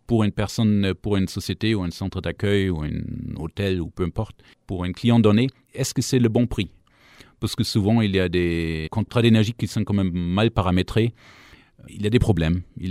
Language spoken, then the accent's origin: French; Hamburg, Germany; French is a second language; moved away as an adult; now in Grenoble, France; Oui, je viens du sud de Hambourg. Donc c'est une ville à peu près connue en Allemagne du Nord, où j'ai grandi. Je suis arrivé pour terminer mes études à Grenoble. Ça fait une bonne petite trotte maintenant, ça fait 15 ans, plus que 15 ans.